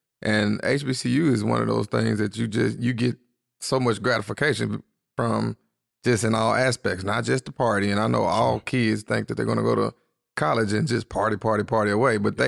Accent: Arlington, Texas, United States; now in Houston, United States; So I'm from Arlington, Grand Prairie. Went to high school at Sam Houston High School. Moved to Houston because of college.

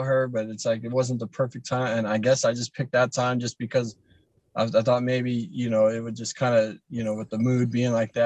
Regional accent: Ohio, United States

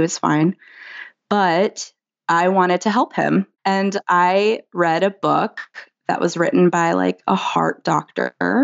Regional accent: the South, United States; And I grew up in the South too, which was like, there's a ton of fried food in the South, a ton of seafood

